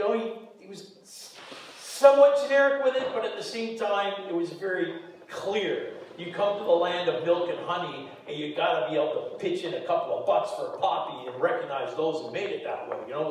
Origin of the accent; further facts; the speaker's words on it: Golden, British Columbia, Canada; I grew up in Golden, BC, and we never saw a black guy in our town.